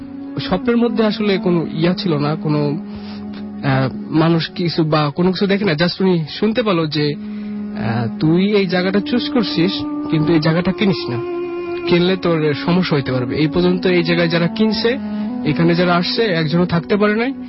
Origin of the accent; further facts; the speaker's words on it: Gopalganj, Dhaka Division, Bangladesh; born there; now in Gazipur, Bangladesh; আমি গাজীপুর থেকে আসছি, আমার জন্মস্থান গোপালগঞ্জে।